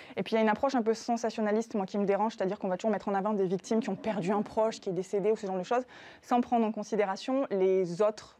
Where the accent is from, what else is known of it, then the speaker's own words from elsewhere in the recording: Toulouse, Occitanie, France; Moi, je suis née à Toulouse, j'ai grandi à Toulouse, j'exerce à Toulouse.